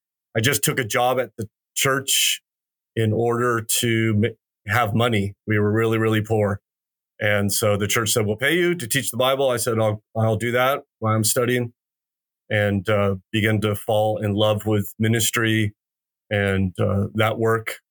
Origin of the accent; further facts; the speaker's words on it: Huntington Beach, California, United States; I grew up in Southern California and just south of LA in a little beach town, Huntington Beach, as a non-believer and in a non-believing family.